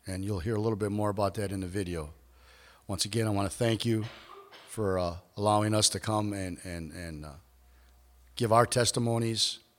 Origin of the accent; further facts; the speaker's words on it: Kenosha, Wisconsin, United States; it didn't take long before I went back home. I'm from Kenosha.